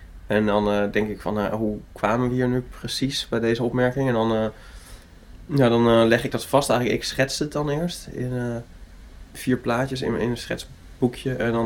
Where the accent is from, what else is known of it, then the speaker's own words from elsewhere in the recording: Rotterdam, South Holland, Netherlands; born there; also born or lived in Utrecht; Ik ben geboren in Rotterdam.